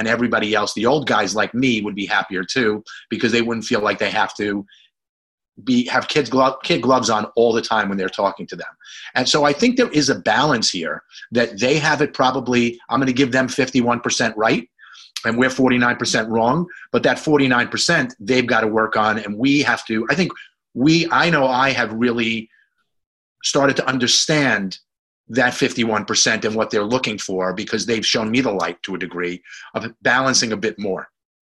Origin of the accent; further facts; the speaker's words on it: New York, United States; And I try to say it in a nice way, but of course, as a New Yorker, it doesn't come out the right way sometimes.